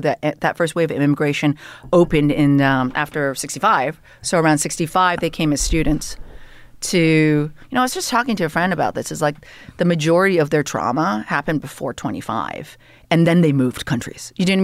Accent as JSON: {"language": "English", "country": "Canada", "said": "there's a certain politeness that we have as Canadians."}